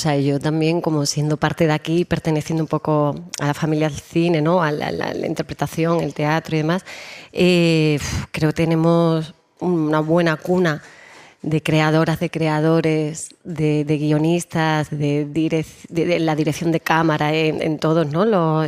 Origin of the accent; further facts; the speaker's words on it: Andalusia, Spain; trabajando aquí en Andalucía, que he tenido mucho la suerte que los últimos trabajos han sido aquí en mi tierra.